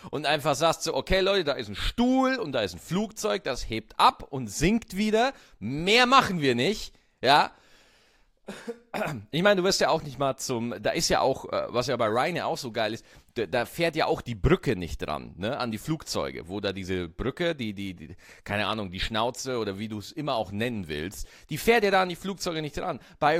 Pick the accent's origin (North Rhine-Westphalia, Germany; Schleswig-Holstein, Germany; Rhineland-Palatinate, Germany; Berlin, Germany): Berlin, Germany; Also als Berliner, Berlin ist so eine geile Stadt, ja.